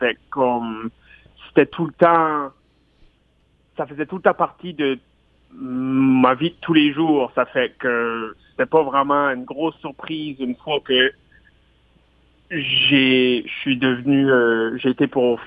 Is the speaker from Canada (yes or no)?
yes; Canada; Ça fait que je me suis dit, ben, guerre, je suis un Acadien.